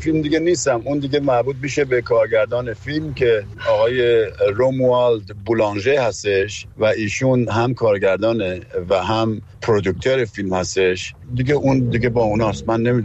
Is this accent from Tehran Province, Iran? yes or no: yes; Tehran, Tehran Province, Iran; پدرم اونجا کار میکرد و یکی از کارمندان نگهداری استادیوم تو ورزشگاه و منم تو اونجا به دنیا اومدم و از همونجا بزرگ شدم